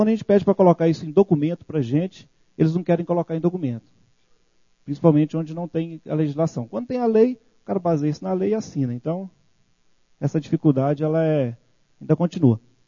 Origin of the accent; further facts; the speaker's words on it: Minas Gerais, Brazil; eu sou lá do leste de Minas, né? Mais precisamente da região de cafeicultura de montanha.